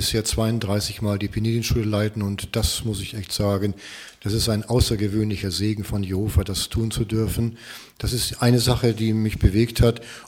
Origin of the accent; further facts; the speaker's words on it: Schleswig-Holstein, Germany; das war also in den 50er Jahren und ich muss also sagen, damals wurde bei uns in Schleswig-Holstein doch eher etwas rustikal gepredigt